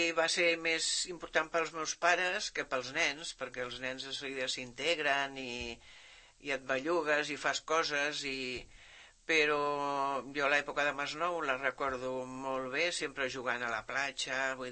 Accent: Mainz, Rhineland-Palatinate, Germany; Mira, jo sóc de Mainz, que és la ciutat que fins ara aquests últims anys ningú la coneixia.

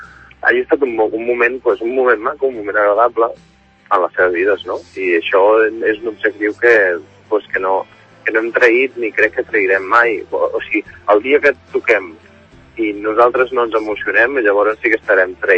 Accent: Barcelona, Catalonia, Spain; De poder anar per fora de Barcelona, que nosaltres som de Barcelona

